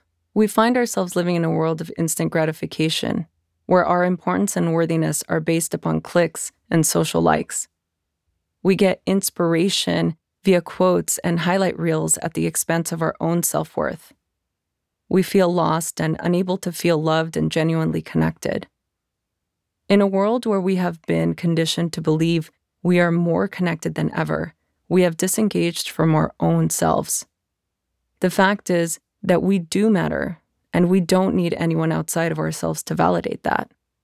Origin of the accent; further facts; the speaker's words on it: Los Angeles, California, United States; I learned all about living in fear while growing up in East Los Angeles. It was not your typical palm tree-lined Southern California dreaming scenery.